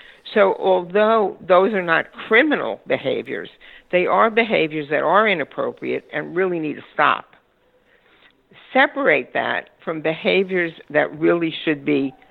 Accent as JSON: {"language": "English", "town": "Bronx", "region": "New York", "country": "United States", "tie": "born or raised there", "said": "I grew up in the Bronx in New York, mm-hmm. and I'm a redhead."}